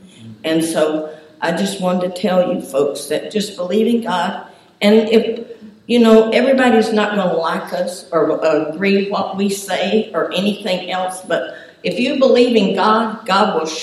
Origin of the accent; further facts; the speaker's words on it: Kentucky, United States; accent: southern; also born or lived in Florida / Louisiana; I know I have a southern accent because I'm originally from Kentucky, but I lived in Florida before I moved here.